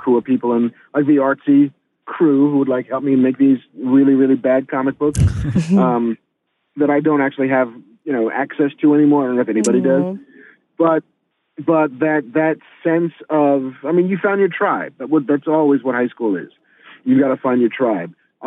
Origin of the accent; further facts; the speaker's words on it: Bronx, New York, United States; You know, I grew up in the Bronx in the 70s, and most of the kids on my block, you know, looked a little bit like me